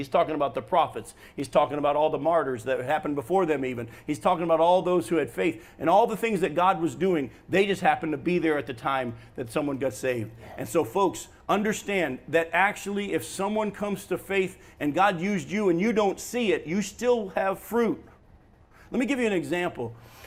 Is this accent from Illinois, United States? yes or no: yes; Chicago, Illinois, United States; I'm from Chicago. I can vote more than once.